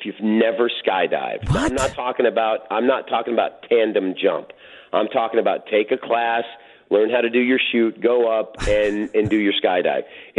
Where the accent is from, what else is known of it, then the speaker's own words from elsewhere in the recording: Michigan, United States; That's my heart because I'm from Michigan.